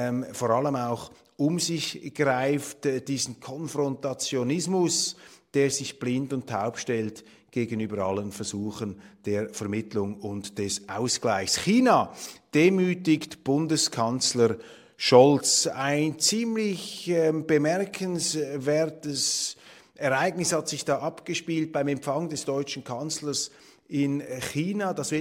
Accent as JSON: {"language": "German", "country": "Switzerland", "said": "Ich erlebe das als Schweizer."}